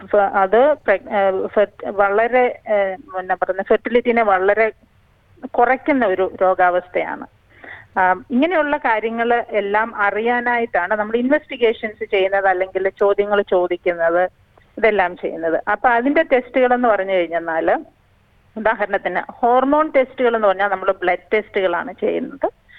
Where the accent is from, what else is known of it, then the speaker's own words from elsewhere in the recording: Kerala, India; നമ്മുടെ മലയാളി കുട്ടികൾക്ക് എക്സസൈസ് എന്ന് പറയുന്നത് ഒരു ഹാബിറ്റേ, പ്രത്യേകിച്ച് മൈഗ്രന്റ് കുട്ടികൾ കേട്ടോ